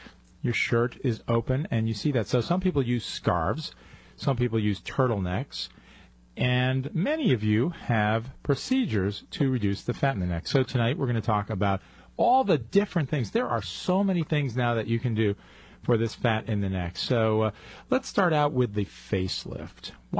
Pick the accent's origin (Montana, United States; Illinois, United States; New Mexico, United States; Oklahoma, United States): Illinois, United States; Chicago; accent: Chicago; I maintain my Chicago accent.